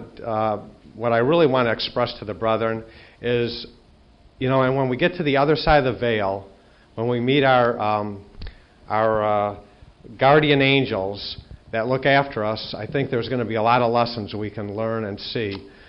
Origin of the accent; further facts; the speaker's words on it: Detroit, Michigan, United States; I'm from the Detroit area, and I'm happy to be here.